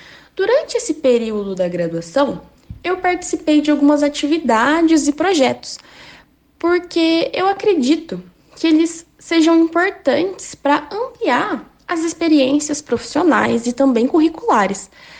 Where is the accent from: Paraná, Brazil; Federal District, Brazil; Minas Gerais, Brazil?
Paraná, Brazil; Cambé; Eu tenho 22 anos, sou da cidade de Cambé e atualmente estou fazendo mestrado em Geografia no programa de pós-graduação de Geografia da UEL.